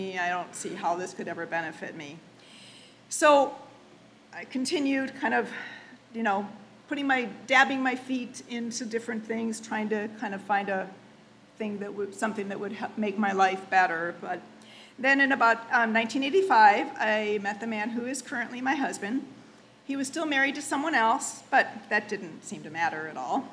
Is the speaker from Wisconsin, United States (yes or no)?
yes; Wisconsin, United States; I grew up in Wisconsin, so I'd go up on my out on my bike into the cornfields and just ride until it was dark out